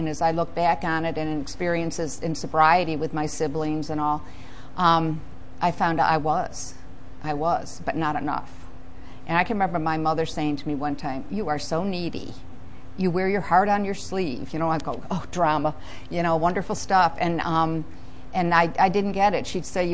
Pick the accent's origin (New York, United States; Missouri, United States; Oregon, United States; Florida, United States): New York, United States; I grew up in New York, and 18 was the legal drinking age.